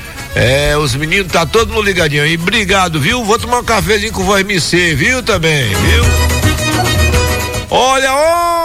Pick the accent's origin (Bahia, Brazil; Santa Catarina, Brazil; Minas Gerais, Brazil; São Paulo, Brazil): Bahia, Brazil; Alô, minha terra querida, que chama-se Bahia. Jaguaquara e Vitória da Conquista.